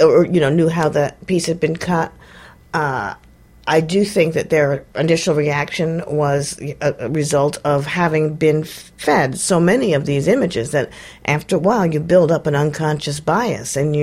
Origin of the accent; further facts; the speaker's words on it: New York, United States; I grew up in New York. Trust me.